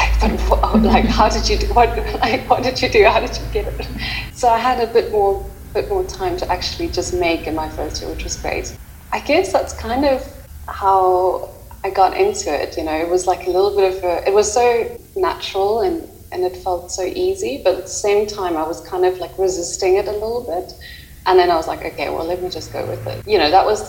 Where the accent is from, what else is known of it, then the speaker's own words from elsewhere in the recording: South Africa; And as a South African going to Zimbabwe, you know, what does that mean?